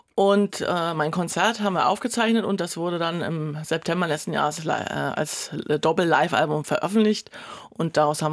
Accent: East Germany, Germany; Ich bin ja in der DDR groß geworden.

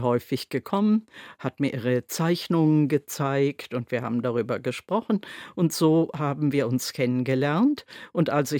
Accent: Konstanz, Baden-Württemberg, Germany; kurz nachdem ich aus Paris in meine Heimatstadt Konstanz zurückgekommen bin

